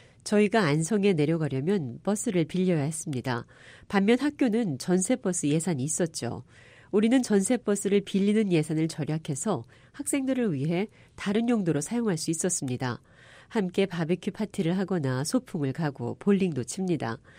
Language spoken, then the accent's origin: Korean; South Korea; moved away as an adult; also born or lived in Philippines / United States; 저는 한국에서 태어나 자랐습니다. 그리고 미국 외교관인 남편과 결혼을 해서 필리핀에도 살았고 미국에도 살았습니다.